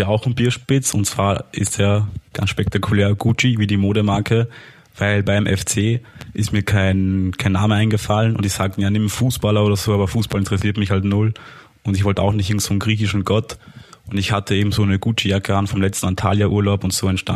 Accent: Austria; born there; meine Familie kommt ja aus Polen, das heißt, ich bin der Erste, der in Österreich geboren wurde

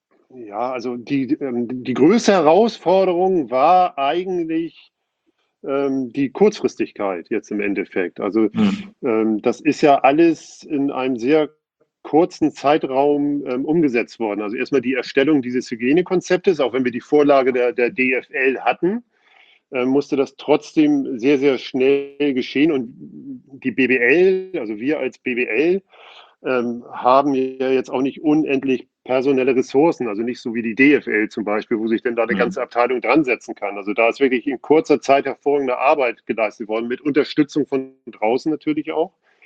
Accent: Hamburg, Germany; born there; Komme ja gebürtig aus Hamburg

